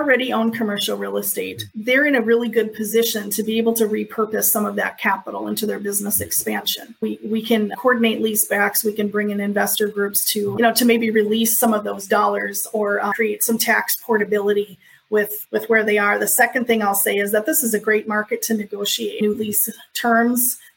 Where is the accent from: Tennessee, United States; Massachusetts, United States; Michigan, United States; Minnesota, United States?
Minnesota, United States; Minneapolis; I was born in Minneapolis and raised there, and, you know, that's where my family is from.